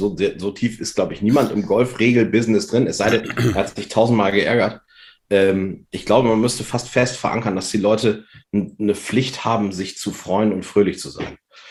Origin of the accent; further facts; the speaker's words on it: Vechta, Lower Saxony, Germany; Ich komme aus Vechta, werde natürlich die Fahne Vechtas hochhalten